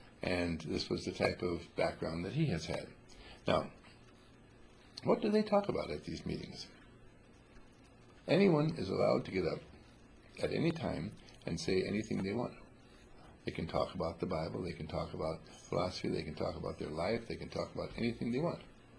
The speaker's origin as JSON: {"language": "English", "town": "Wauwatosa", "region": "Wisconsin", "country": "United States", "tie": "born there", "said": "Where I was born is Wauwatosa in Milwaukee."}